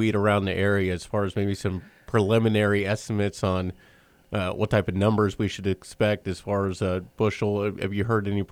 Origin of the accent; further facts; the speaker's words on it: Winfield, Kansas, United States; I'm from Winfield area. There's just wheat crop fields all over the place.